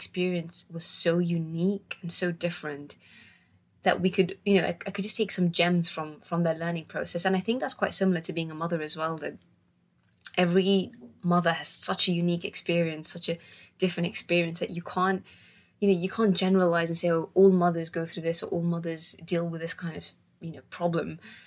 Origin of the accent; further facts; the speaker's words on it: Gibraltar; also born or lived in Czech Republic; I was born in Gibraltar, a tiny peninsula, which is on the southern coast of Spain. And I was born in the sun. I was raised on the beach and had quite a comfortable life.